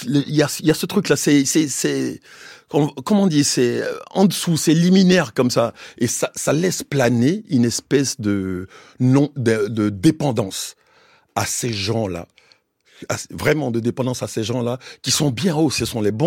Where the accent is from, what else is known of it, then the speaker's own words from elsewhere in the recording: Abidjan, Côte d’Ivoire; Moi, quand je venais d'Abidjan, j'ai vu des gamins sans culture politique